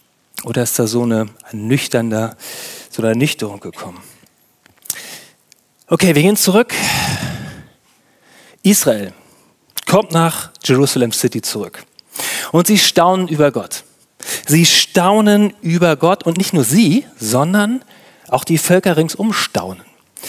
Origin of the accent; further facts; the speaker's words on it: Hamburg, Germany; dass Gott auch so irritierend andere Deutsche lieben kann wie Rheinländer und nicht nur mich als Hamburger.